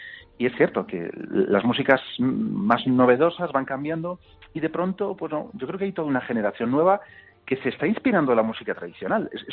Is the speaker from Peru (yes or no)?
no; Vigo, Galicia, Spain; born there; yo nací en Vigo en los años 70